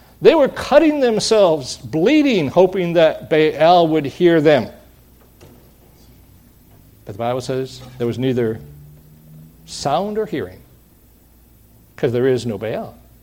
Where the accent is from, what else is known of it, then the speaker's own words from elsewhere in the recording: Michigan, United States; when I was growing up in Michigan and going to elementary school, every Friday that I can remember, we had fish sticks.